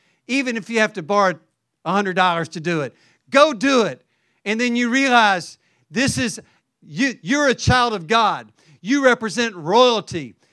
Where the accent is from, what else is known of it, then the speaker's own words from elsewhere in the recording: Southern United States, United States; now in New York City, United States; I'm from the South, where there is sweet tea. And now I'm in New York City.